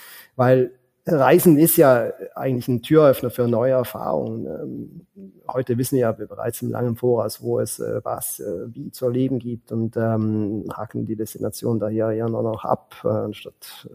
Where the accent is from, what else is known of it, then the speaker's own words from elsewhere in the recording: Switzerland; Jetzt gerade als Schweizer natürlich, ne?